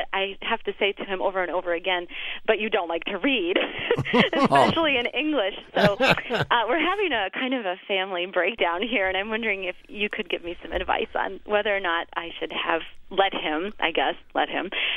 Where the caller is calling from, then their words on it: Midland, Michigan, United States; I'm calling from Midland, Michigan.